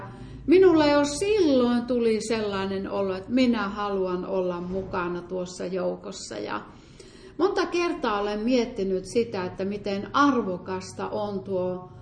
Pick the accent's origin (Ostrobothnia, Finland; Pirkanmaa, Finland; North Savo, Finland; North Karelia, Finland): North Karelia, Finland; Lieksa; Minä olen syntynyt ja viettänyt lapsuuteni ja varhaisnuoruuteni Pohjois-Karjalassa, Lieksassa.